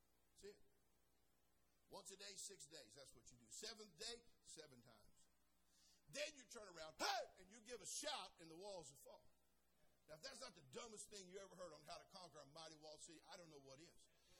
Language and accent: English; California, United States; Now, I'm from California. We don't really do ice storms out there where it rains ice.